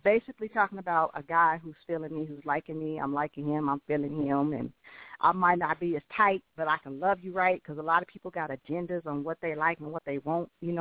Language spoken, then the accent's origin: English; California, United States; I'm from California, and we just going to roll like we in a six-fold